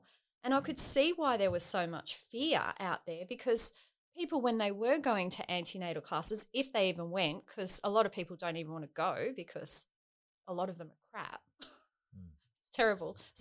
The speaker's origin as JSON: {"language": "English", "town": "Gold Coast", "region": "Queensland", "country": "Australia", "tie": "born or raised there", "also_born_or_lived": "Sydney", "said": "I was born in Sydney, but I grew up on the Gold Coast. So we moved to the Gold Coast when I was only a little kid. And I've grown up on the Gold Coast and then university in Brisbane. So most of my life I've lived around here."}